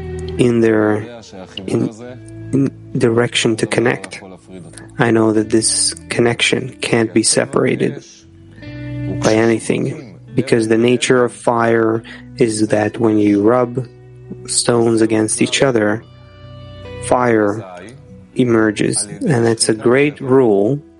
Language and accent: English; Haifa, Haifa District, Israel; I'm from Haifa too.